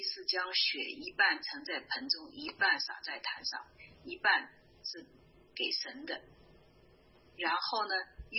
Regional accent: China; 我们中国人，包括我自己啊，我们其实对于这个立约都没有什么特别的

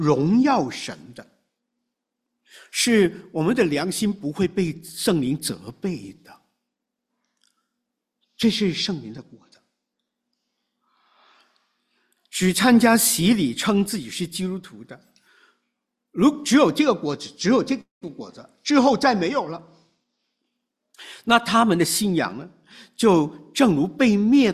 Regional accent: China; 那这个要悔改呢，对于我们从中国来的呢，那就很合适的，很重要的提醒。

